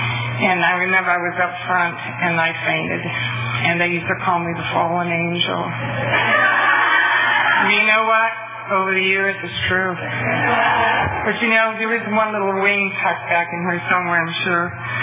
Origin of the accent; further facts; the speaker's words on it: New Hampshire, United States; born there; Anyway, I was born in New Hampshire, a small beach town like Pismo Beach, and I was one of seven children.